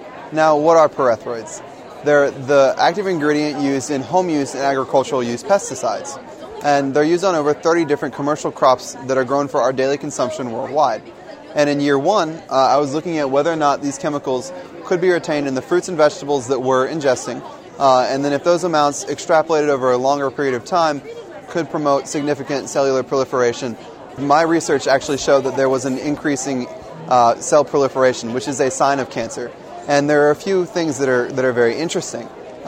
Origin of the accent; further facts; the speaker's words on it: Columbia, South Carolina, United States; I'm from Columbia, South Carolina, and I attend Spring Valley High School.